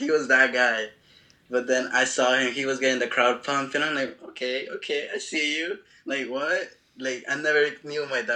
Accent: Quito, Pichincha, Ecuador; now in Newark, United States; I'm from Newark. Well, nationality, Ecuadorian, bro.

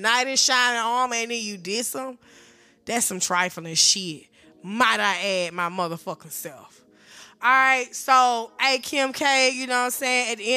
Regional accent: the South, United States; I'm from the South. My vocabulary ain't all the way up to par

